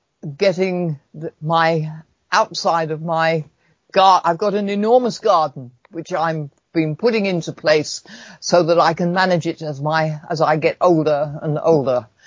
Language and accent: English; England, United Kingdom; And I said to him, I'm English.